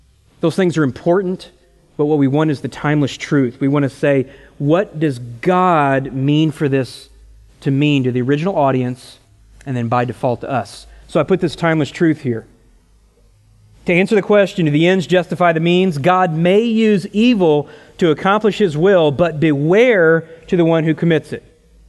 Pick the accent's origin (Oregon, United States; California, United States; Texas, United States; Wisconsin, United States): Texas, United States; Born and raised in Texas, we watch the Dallas Cowboys, we're Christians.